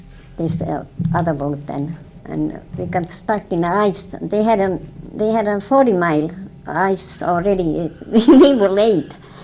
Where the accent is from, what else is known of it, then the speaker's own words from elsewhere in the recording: Butte, Montana, United States; also born or lived in Iditarod; now in Fairbanks, United States; We come from Butte, you know, we come from 1913 it was when we come to Iditarod, and then we come from Iditarod when the Second World started, 41.